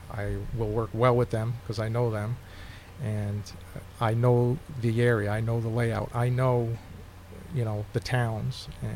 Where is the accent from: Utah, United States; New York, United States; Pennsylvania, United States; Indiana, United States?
New York, United States; Ghent; Just want everyone to know I was born and raised in Columbia County.